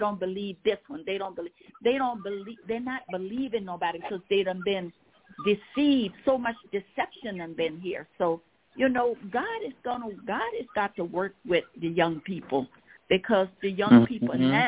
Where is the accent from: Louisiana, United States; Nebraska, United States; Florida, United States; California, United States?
Louisiana, United States; Because I'm from Louisiana. We have more of Catholics here, and we've been doing this all our life.